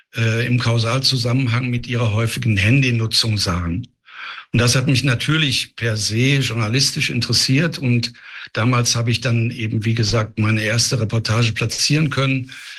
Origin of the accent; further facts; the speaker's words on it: Essen, North Rhine-Westphalia, Germany; Und dann habe ich in meiner Heimatstadt Essen 1985 eine eigene kleine Produktionsfirma gegründet